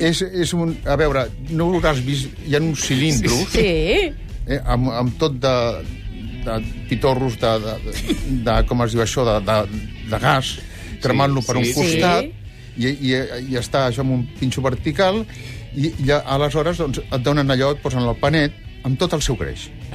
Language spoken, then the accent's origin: Catalan; Catalonia, Spain; som catalans